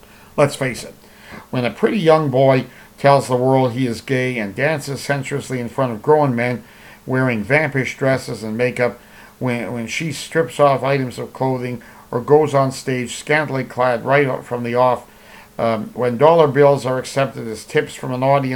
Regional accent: Canada; As a Canadian citizen who pays taxes that support the CBC

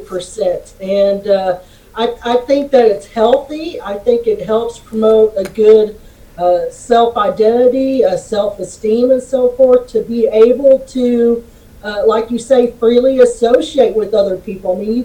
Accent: the South, United States; I can't say it because I'm a Southerner

